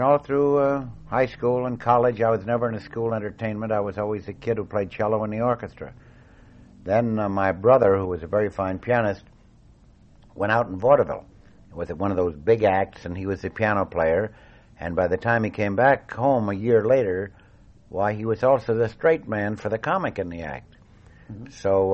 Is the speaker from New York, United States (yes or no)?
no; San Francisco, California, United States; also born or lived in Chicago; I was born in Chicago. Mm-hmm. But at the age of two, I packed up my family and moved them to San Francisco. So that's really my home. You know, I went all through school there.